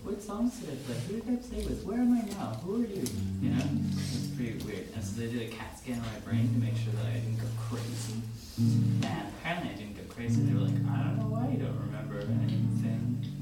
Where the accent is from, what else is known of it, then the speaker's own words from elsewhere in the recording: Fort Erie, Ontario, Canada; I'm from a small town called Fort Erie near Niagara Falls. I live 20 minutes away from the waterfall.